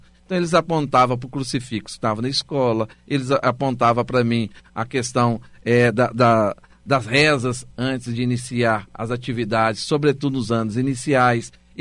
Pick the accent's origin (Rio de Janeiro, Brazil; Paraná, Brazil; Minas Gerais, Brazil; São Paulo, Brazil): Minas Gerais, Brazil; Então, por exemplo, eu sou mineiro. Bom, eu não sabia que eu tinha um sotaque carregado, né? A minha mineridade era tão forte